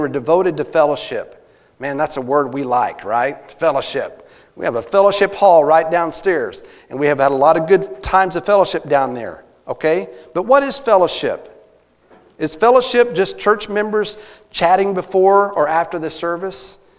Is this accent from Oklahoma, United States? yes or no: no; Texas, United States; now in Missouri, United States; when I was growing up in Texas as a boy, living in Missouri was not on my radar.